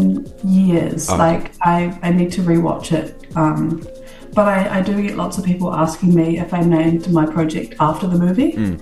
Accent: Dunedin, Otago, New Zealand; now in Auckland, New Zealand; I grew up in Dunedin. I hadn't moved out of Dunedin until I moved to Auckland.

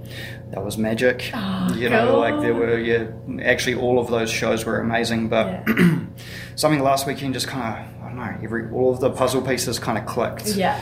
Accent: Featherston, Wellington, New Zealand; I grew up in Te Wairarapa in Featherston.

